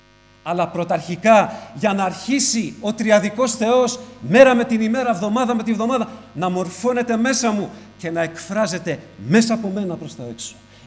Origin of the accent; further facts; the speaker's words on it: Piraeus, Attica, Greece; επειδή είμαι από τον Πειραιά, θα το πω πειραιώτικα, και ας είμαι 22 χρόνια στο Βορρά